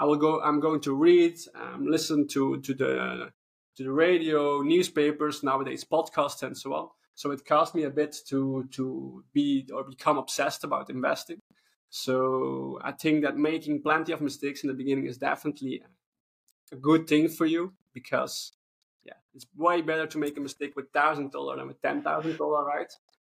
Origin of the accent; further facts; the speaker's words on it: Belgium; And it was a Belgian company. I'm from Belgium.